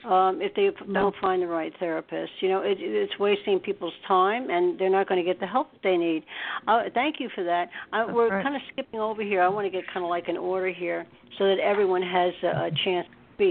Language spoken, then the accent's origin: English; New York, United States; born there; now in New Jersey, United States; okay, say you're from New Jersey, which I'm from right now. I haven't always been from New Jersey. I was born in New York.